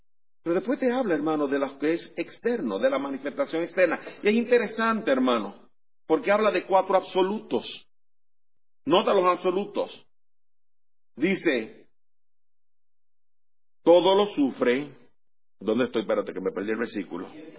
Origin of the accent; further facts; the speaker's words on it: Puerto Rico; No le estoy sacando en cara, como decimos en mi país, de qué pata cojea. ¿Usted entiende eso, hermano? Es un refrán de Puerto Rico, quizás.